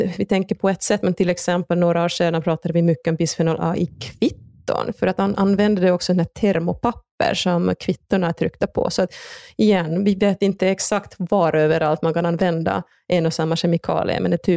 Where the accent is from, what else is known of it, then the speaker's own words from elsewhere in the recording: Finland; now in Sweden; jag kommer ju från Finland så jag oftast läser också finska myndigheternas rekommendationer.